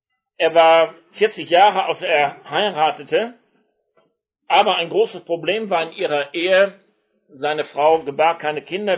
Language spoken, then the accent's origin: German; Wuppertal, North Rhine-Westphalia, Germany; ich bin in der Nachkriegszeit aufgewachsen, 1946 geboren, der Krieg war zu Ende, Deutschland lag in Trümmern